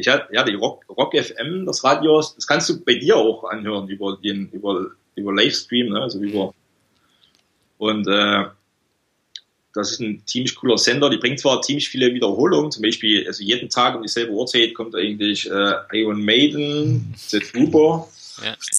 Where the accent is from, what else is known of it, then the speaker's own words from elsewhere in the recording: East Germany, Germany; Aus Ostdeutschland.